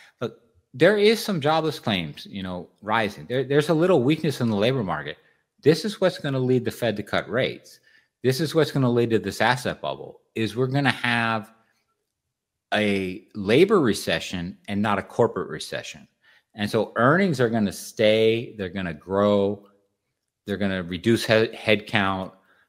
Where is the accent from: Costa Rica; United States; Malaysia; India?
United States; LaGrange, Illinois; born there; I was technically born in LaGrange.